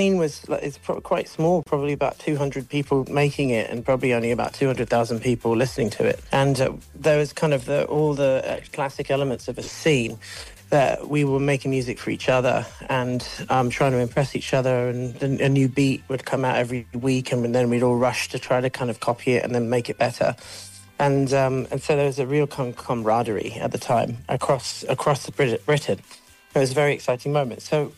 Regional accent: New Zealand; As a New Zealander, that's like a really big part of my love language.

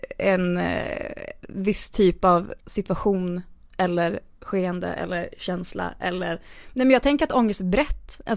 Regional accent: Piteå, Norrbotten County, Sweden; Jag bara, jag är från Piteå.

